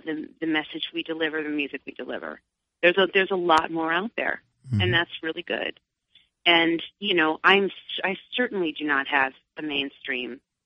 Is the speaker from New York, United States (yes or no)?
yes; New York, United States; I grew up in Long Island and then moved to New York City. So when I moved up here, I couldn't believe how different the night sky looks.